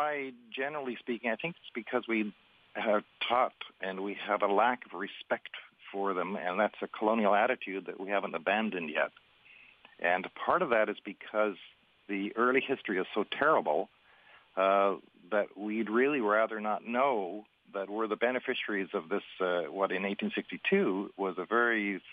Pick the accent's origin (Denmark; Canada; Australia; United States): Canada; Quesnel, British Columbia; I'm from Quinnell originally. I was born in Quinnell, and that's where the Chilcotin Chiefs are buried. And I was actually born in the hospital that's on the graveyard of the Chilcotin Chiefs.